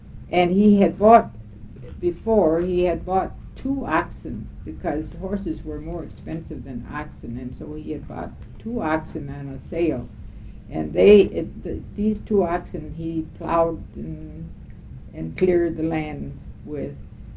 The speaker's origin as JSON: {"language": "English", "region": "Minnesota", "country": "United States", "tie": "born or raised there", "also_born_or_lived": "Michigan", "said": "then I was born in 1905 in Michigan. And then we left Michigan in 1910 and moved to Minnesota."}